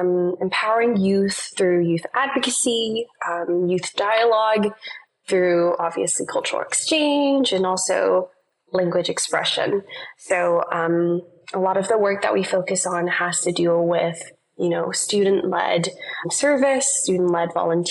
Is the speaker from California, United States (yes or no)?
yes; Chula Vista, California, United States; I'm currently 17 years old, and I am from Chula Vista, which is roughly in San Diego, in California.